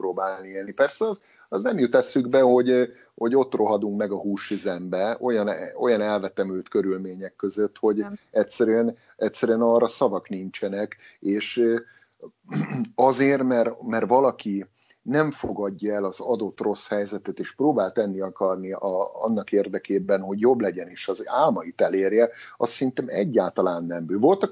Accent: Hungary; moved away as an adult; now in United States; ti Panamában vagytok, mi az USA-ban, és azért Magyarországról jövünk, ahol a gyökereink vezetnek

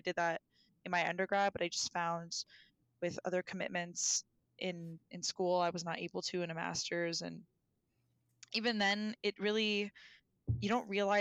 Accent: Canada; I don't think I had any application fees being a Canadian and paying for applying to master's schools or master's programs.

